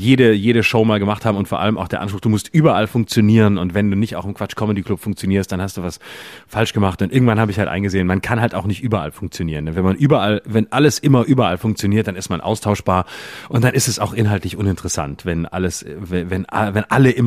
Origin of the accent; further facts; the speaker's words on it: Baden-Württemberg, Germany; aus meiner Heimat, aus Schopfheim und aus Backnang und aus Bietigheim.